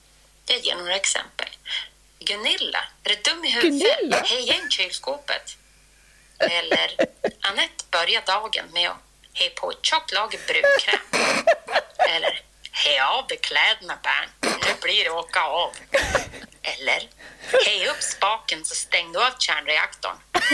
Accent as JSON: {"language": "Swedish", "country": "Sweden", "accent": "rikssvenska", "said": "Och jag är också syster till en assimilerad umebo. Och då har min rikssvenska alltid varit mål för en lågfrekvent krigföring."}